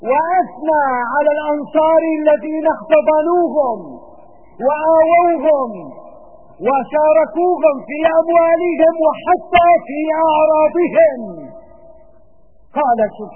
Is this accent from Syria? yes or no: yes; Syria; وما أحوجنا نحن كسوريين اليوم